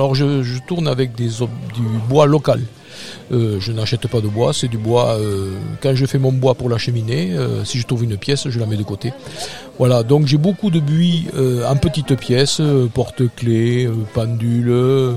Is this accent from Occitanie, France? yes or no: yes; Cahors, Occitanie, France; Et je suis de Cahors.